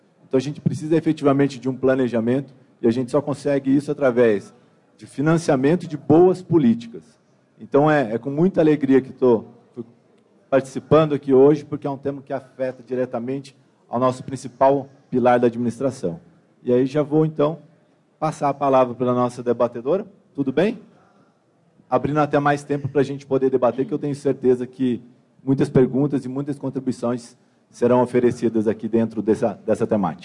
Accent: Santo Antônio do Pinhal, São Paulo, Brazil; Eu sou de Santo Antônio do Pinhal, um pequeno município na Serra da Mantiqueira

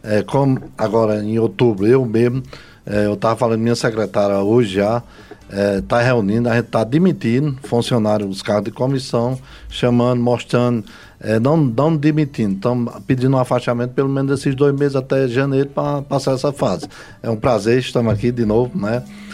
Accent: Paraíba, Brazil; para nós que viemos da Paraíba

